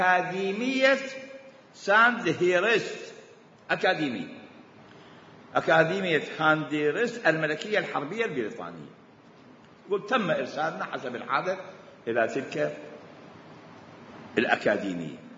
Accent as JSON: {"language": "Arabic", "country": "Sudan", "said": "نحن من السودان."}